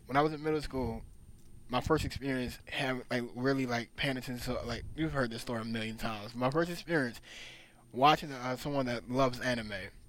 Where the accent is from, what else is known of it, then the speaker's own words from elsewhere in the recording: Baltimore, Maryland, United States; I grew up in Baltimore